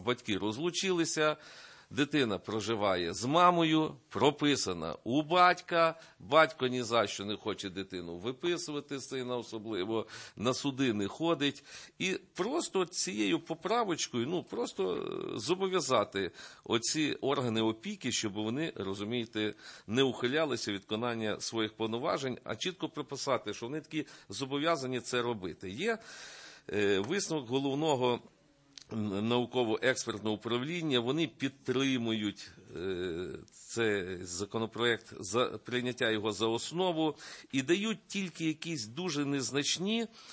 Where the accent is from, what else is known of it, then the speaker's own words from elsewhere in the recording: Kolomyia, Ivano-Frankivsk Oblast, Ukraine; при виконавчому комітеті Коломийської міської ради, це моє рідне місто